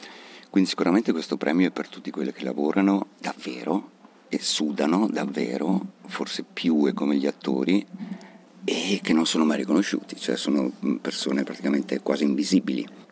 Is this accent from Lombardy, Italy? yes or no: yes; Mantua, Lombardy, Italy; moved away as an adult; also born or lived in Bologna; io sono di Mantova d'origine, e appena ho potuto me ne sono andato